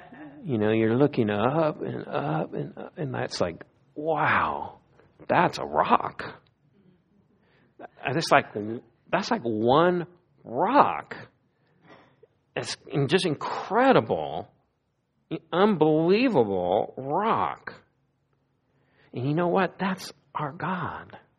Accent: Missouri, United States; I grew up in Missouri, so by the time I went to Yosemite, I was almost 18.

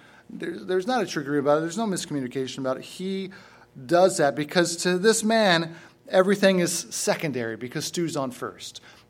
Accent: Virginia, United States; moved away as an adult; But originally I'm from Virginia. About 2 years ago, moved my family, packed up 4 kids, a dog, 2 cats into a van, traveled cross country.

